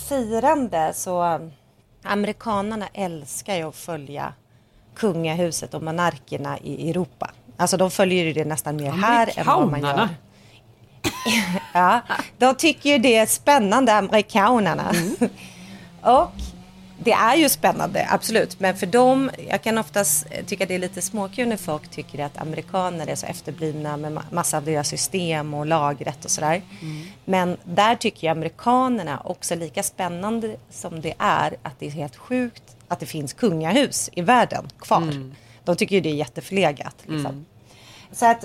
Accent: Sweden; now in Los Angeles, United States; Och hemma i Sverige idag är det Sveriges nationaldag.

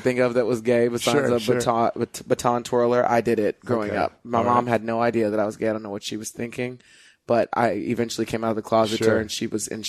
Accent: Plainview, Texas, United States; I grew up in Plainview, Texas, where you could only see people like that on TV

